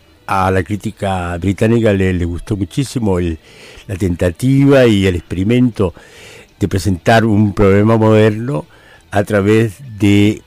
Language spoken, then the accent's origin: Spanish; Chile; moved away as an adult; also born or lived in Argentina; now in United Kingdom; Yo soy de Chile, sí, soy de Chile, pero soy de Latinoamérica principalmente. Mi gran abrazo en el exilio ha sido con todo el pueblo latinoamericano. Y estuve en Argentina un tiempo exiliado